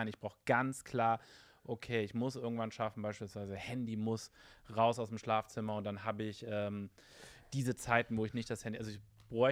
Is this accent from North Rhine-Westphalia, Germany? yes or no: yes; Cologne, North Rhine-Westphalia, Germany; Ja, ich bin Kölner.